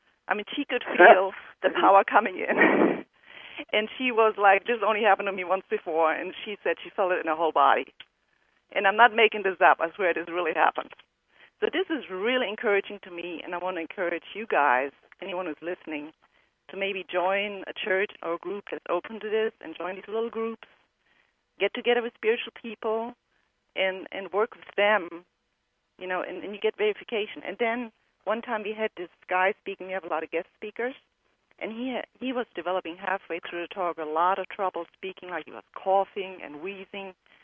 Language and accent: English; Germany; moved away as an adult; now in Baton Rouge, United States; Yes, I'm originally from Germany. But I've been here for over 30 years.